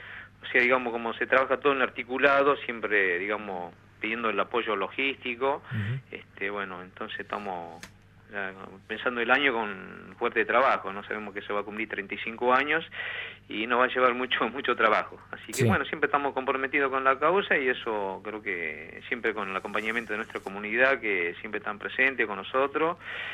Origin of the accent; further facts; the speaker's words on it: Argentina; como argentinos